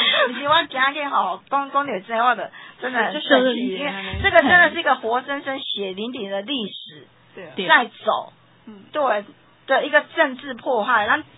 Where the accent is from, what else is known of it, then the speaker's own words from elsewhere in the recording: Taiwan; 这个这就是我们台湾人最多啊最多一个对一个迷失一个危机在这里、